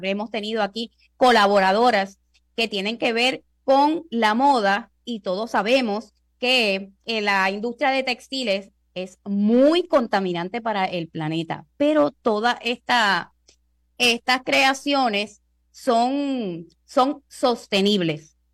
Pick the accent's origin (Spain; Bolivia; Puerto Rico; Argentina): Puerto Rico; más allá de ser puertorriqueño, de ser boricua